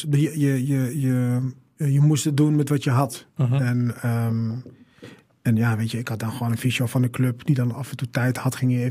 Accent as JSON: {"language": "Dutch", "town": "Amsterdam", "region": "North Holland", "country": "Netherlands", "tie": "born or raised there", "said": "Ik kom uit Amsterdam-Oost, geboren getogen."}